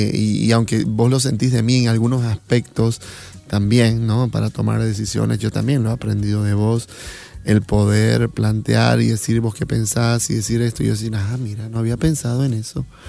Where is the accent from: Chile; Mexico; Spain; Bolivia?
Bolivia; Beni; Yo vengo de un lugar, pues bueno, vengo del Beni, donde se habla fuerte